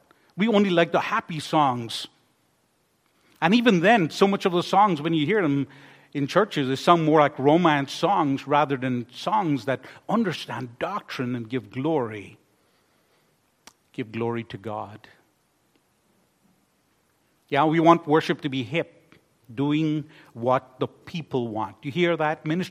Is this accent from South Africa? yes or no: no; Guyana; He killed 918 people in my home country in that murder-suicide back in 1978.